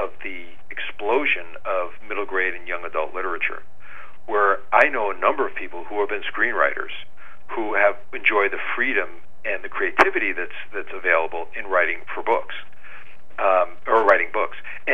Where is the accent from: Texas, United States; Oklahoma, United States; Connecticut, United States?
Connecticut, United States; it was based on a very real incident that happened in my hometown in Connecticut.